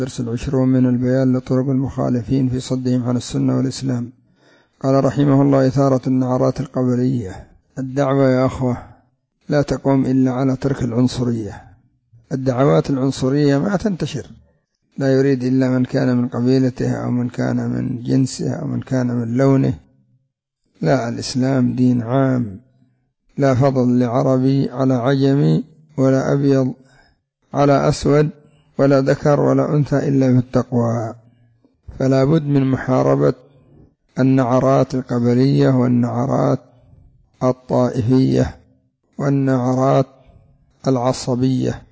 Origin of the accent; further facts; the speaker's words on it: Yemen; وعندنا في اليمن جمعية الحكمة، جمعية الإحسان، جمعية دار البر